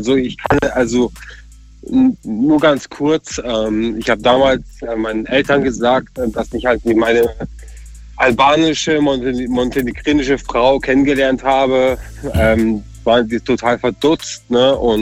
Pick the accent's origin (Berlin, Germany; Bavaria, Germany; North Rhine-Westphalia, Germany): Bavaria, Germany; Munich; now in Breisgau-Hochschwarzwald, Germany; Und ich bin auch tatsächlich dann von Bayern, also ich komme aus Bayern selber, also aus München, und bin dann tatsächlich dann nach in Breisgau Hochschwarzwald hochgezogen